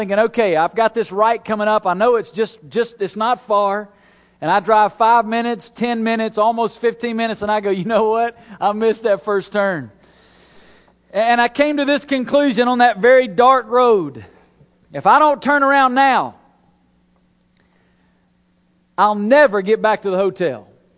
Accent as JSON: {"language": "English", "region": "Alabama", "country": "United States", "said": "In Alabama, I'm from Alabama, there's still some places we don't have street lights yet."}